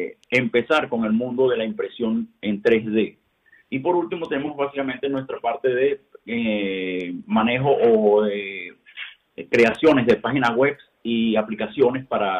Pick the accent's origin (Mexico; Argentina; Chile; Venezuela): Venezuela; now in Spain; yo soy venezolano, emigré hace 2 años a España.